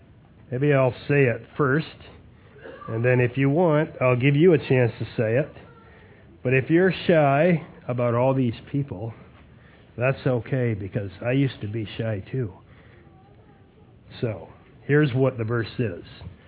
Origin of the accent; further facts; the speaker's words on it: Michigan, United States; I'm from Michigan, and I'm really glad to see you this morning.